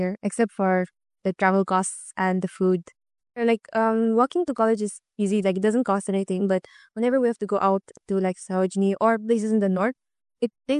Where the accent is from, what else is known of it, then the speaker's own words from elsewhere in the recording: Nagaland, India; Hello everyone … from Nagaland.